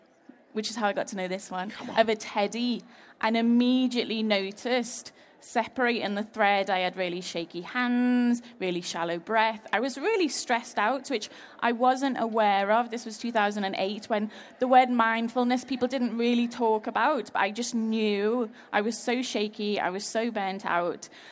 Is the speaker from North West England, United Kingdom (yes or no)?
yes; Liverpool, North West England, United Kingdom; So I grew up in Everton, in Liverpool, with my dad as the local vicar and my mum as the local politician and squatting in social housing.